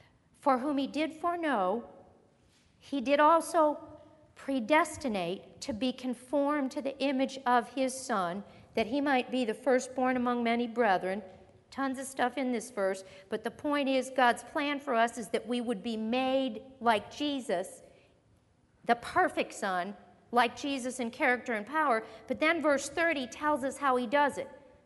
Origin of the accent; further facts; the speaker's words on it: Missouri, United States; I mean, we're from Missouri. You got to show us. It's the show me state.